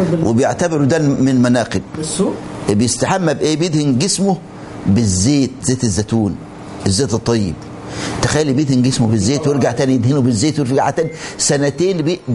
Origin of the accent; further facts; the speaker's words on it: Egypt; أذكر موقف حدث عندنا في مصر